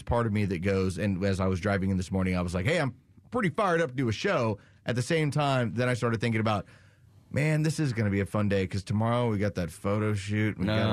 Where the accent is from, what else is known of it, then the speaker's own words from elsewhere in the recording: San Antonio, Texas, United States; So I grew up in San Antonio, Texas, where I went.